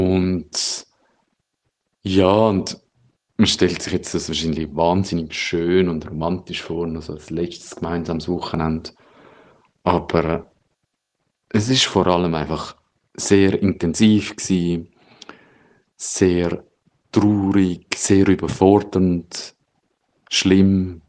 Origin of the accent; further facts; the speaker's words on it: Zurich, Switzerland; ich bin 38, ich komme aus Zürich